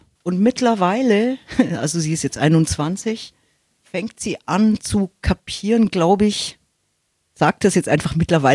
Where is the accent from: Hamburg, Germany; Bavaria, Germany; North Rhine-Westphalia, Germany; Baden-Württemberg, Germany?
Bavaria, Germany; Munich; Das ist meine Heimat.